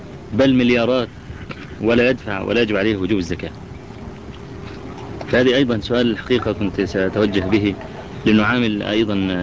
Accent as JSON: {"language": "Arabic", "country": "Egypt", "said": "نعم، موجودة عندنا في مصر هذه المجلة."}